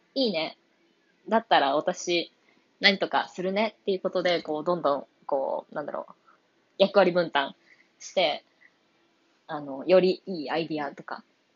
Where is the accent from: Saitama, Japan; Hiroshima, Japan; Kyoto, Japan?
Hiroshima, Japan; 私は広島県の出身で、実家が瀬戸内海のに面したところにあるんですね。だから、まあ、もちろん海が大好きで、海のそばで育ったんですけど